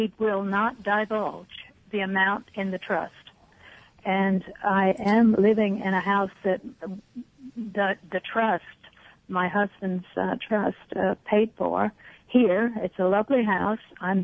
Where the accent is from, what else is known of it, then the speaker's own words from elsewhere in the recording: Mississippi, United States; also born or lived in Virginia; We were living in Virginia. I'm originally from Mississippi